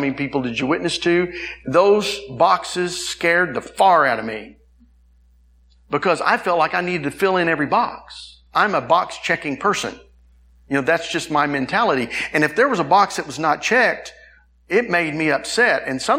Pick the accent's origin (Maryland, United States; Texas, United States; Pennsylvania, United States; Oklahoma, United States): Oklahoma, United States; Tulsa; we grew up in Tulsa, and we went to Springdale Baptist Church.